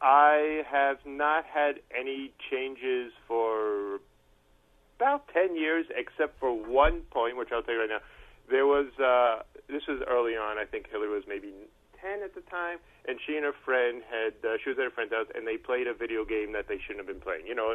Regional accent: Long Island, New York, United States; I grew up on Long Island, which is why I sound like this, listeners.

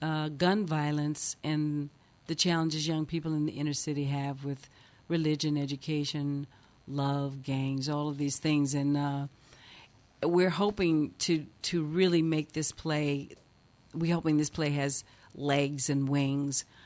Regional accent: the South, United States; grow up with that kind of cultural understanding and family tradition was a really important part of growing up in the South.

